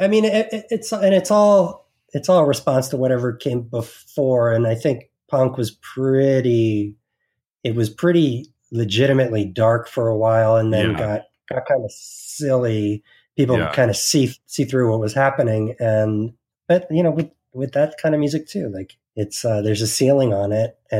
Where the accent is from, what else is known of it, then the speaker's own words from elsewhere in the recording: New Jersey, United States; growing up in New Jersey, we were sort of in the epicenter, this weird, like, passing through place between the centralized place between New York, Boston, Philadelphia, and DC.